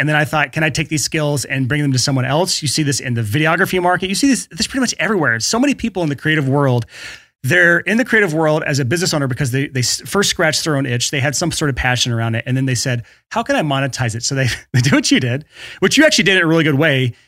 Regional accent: the South, United States; as someone who's born and raised in the South

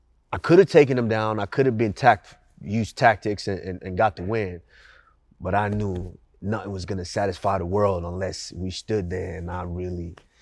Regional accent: Nigeria; also born or lived in Texas, United States; now in United States; I was raised in Nigeria long enough to be able to understand what mom and dad says and how we conduct ourselves.

